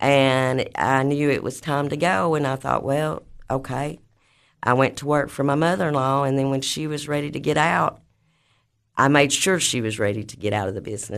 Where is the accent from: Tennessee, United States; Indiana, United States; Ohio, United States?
Tennessee, United States; Livingston; I'm from Livingston, Tennessee.